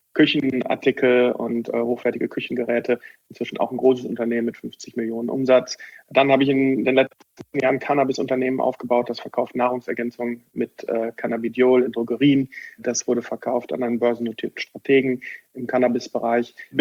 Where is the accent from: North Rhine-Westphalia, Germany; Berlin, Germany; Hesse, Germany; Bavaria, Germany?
North Rhine-Westphalia, Germany; Bochum; ich bin gebürtiger Bochumer, bin im Augusta Krankenhaus in Bochum geboren